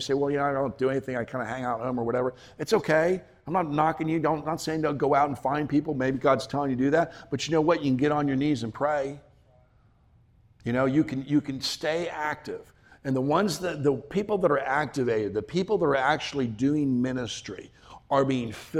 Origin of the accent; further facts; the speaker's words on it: United States; excuse me, I'm from the United States, dumb American, you know, whatever.